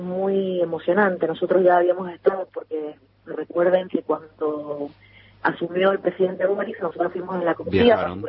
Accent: Mendoza, Argentina; como argentina y además como mendocina

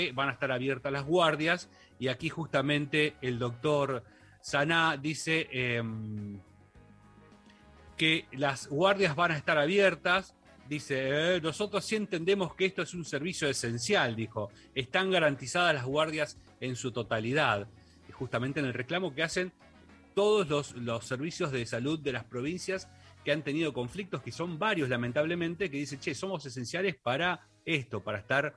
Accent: Bahía Blanca, Buenos Aires Province, Argentina; muy de mi terruño, muy de mi ciudad natal, Bahía Blanca.

